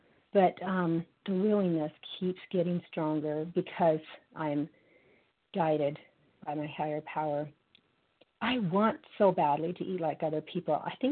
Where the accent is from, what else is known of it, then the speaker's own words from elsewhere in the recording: Utah, United States; I'm from Utah.